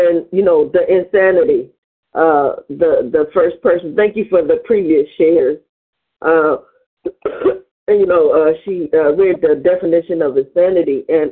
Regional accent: Cleveland, Ohio, United States; I'm a compulsive overeater. Really grateful to be here. I'm from Cleveland, Ohio.

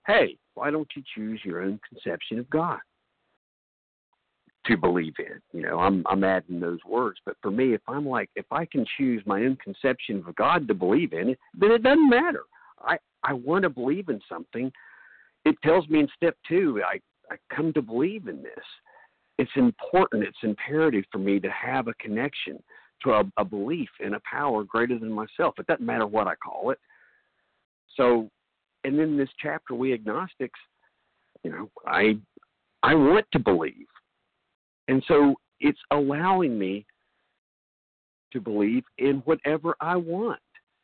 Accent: North Carolina, United States; Oh, I'm so sorry. North Carolina.

